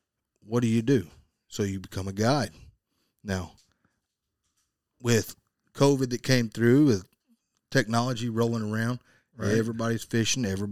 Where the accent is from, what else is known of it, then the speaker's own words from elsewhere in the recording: Tennessee, United States; So growing up as a kid, I'm from Tennessee, a lake called Reelfoot Lake, yeah, which is right off the Mississippi River, West Tennessee, yep, Northwest Tennessee.